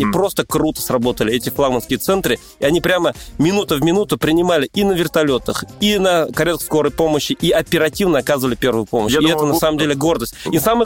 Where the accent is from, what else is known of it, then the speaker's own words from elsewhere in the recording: Moscow, Russia; Мы вообще, москвичи, уже про это не поняли практически.